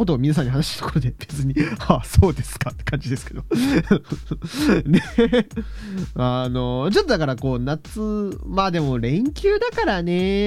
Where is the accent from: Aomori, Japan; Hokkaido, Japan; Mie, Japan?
Hokkaido, Japan; 北海道のね、サロマ町でね、まあまあ僕の地元に割と近いところですけどね。